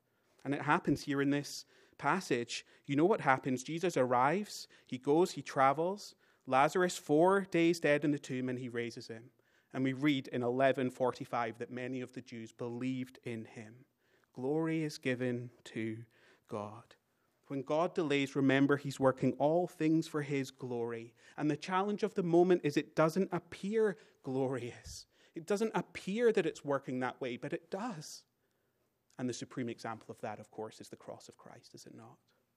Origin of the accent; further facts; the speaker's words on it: United Kingdom; And even though I'm British, I just can't do the accent of Ian McKellen.